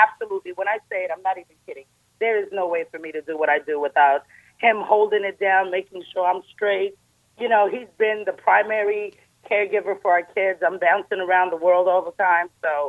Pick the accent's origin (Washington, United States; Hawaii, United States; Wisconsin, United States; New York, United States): New York, United States; New York City; born there; But yes, I was born in Manhattan, in New York.